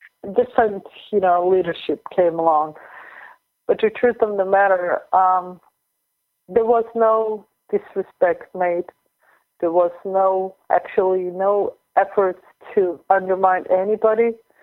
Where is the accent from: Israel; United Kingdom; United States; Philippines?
Israel; I'm here from Israel